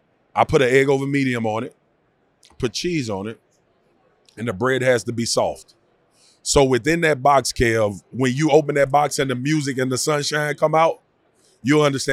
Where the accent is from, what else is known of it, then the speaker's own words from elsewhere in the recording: Louisiana, United States; It reminds me of family functions, good times, music, and I'm from Louisiana. We fry fish. We fry the fish that we catch.